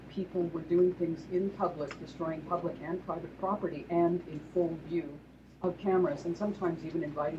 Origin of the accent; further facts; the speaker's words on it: Vancouver, British Columbia, Canada; So I'm from Vancouver, home of the Vancouver Canucks.